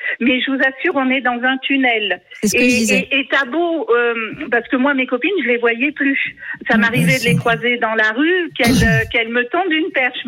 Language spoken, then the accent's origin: French; Auvergne-Rhône-Alpes, France; je suis en Auvergne, je suis du Cantal.